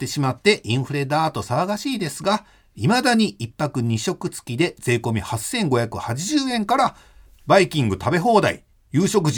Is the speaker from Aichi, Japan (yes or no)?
no; Osaka, Japan; 大阪生まれの大阪育ち、吉本新喜劇を見て育った41歳です。